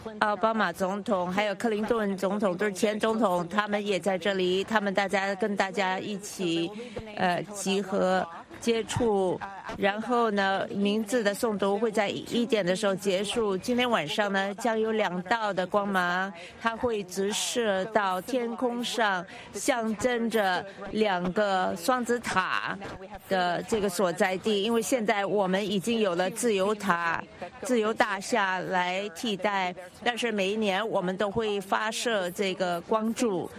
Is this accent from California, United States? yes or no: no; New York City, New York, United States; 对我们纽约人来说是这样的